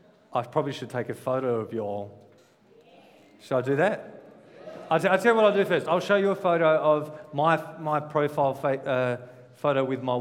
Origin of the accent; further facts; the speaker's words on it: Victor Harbor, South Australia, Australia; I grew up in Victor, so I live in Victor now, Victor Harbour, which is very close to Goolwa.